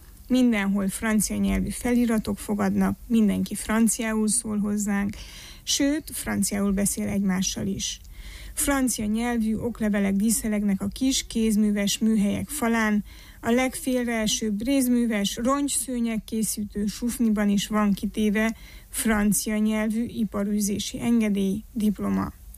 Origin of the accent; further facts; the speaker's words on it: Transylvania, Romania; Nem furcsa ez, kérdem erdélyi magyarként a francia közszolgálati rádió munkatársát